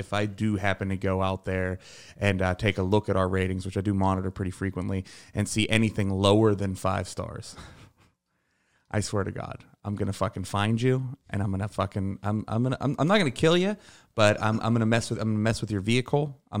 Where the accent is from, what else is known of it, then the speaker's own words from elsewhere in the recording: Pittsburgh, Pennsylvania, United States; I'm from Pittsburgh, so the radio station out there, Tracy Morgan was doing the rounds to promote shows